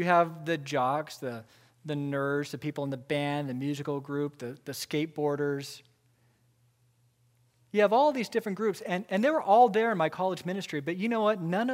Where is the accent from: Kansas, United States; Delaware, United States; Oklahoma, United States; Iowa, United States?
Kansas, United States; Emporia; You have friends from high school where you have the same experience of growing up in Emporia together